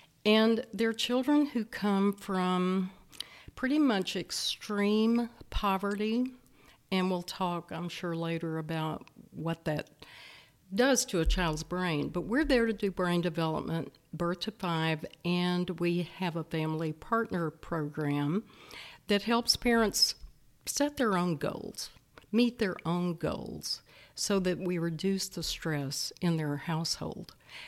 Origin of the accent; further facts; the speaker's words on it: New Orleans, Louisiana, United States; now in Waco, United States; But I'm from New Orleans. He was from a small town in South Texas. And we married up, and Waco was the perfect size home for us.